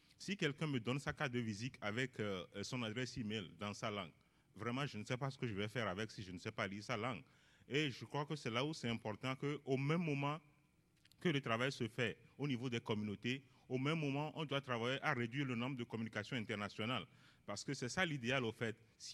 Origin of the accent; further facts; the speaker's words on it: Benin; je viens du Bénin.